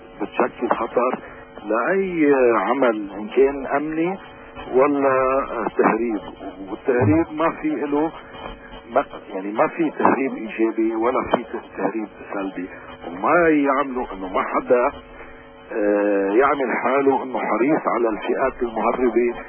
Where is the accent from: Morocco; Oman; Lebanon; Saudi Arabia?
Lebanon; اليوم كلبنانيين